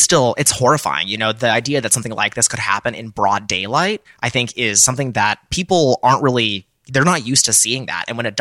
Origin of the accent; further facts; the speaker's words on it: Texas, United States; I think that, you know, I grew up in Texas, and, you know, I'm not as rural as I think